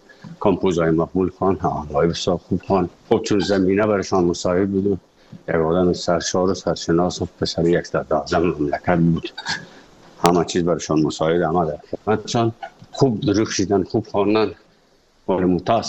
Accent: Afghanistan; moved away; also born or lived in Moscow; از افغانستان برآمدیم آمدیم سه مسکو، 4 سال مسکو به بسیار سختی وردم شدید یا زندگی را تیر کردیم

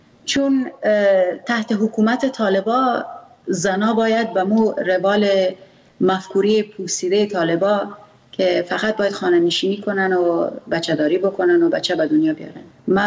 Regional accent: Afghanistan; first language Pashto; Persian is a second language; چون ما زبان مادریم پشتو است

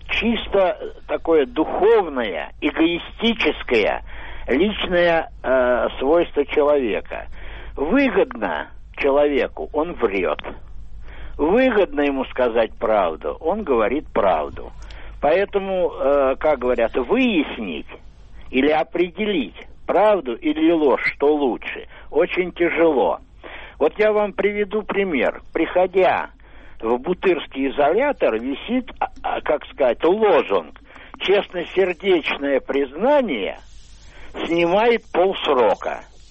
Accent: Moscow, Russia; Я москвич.

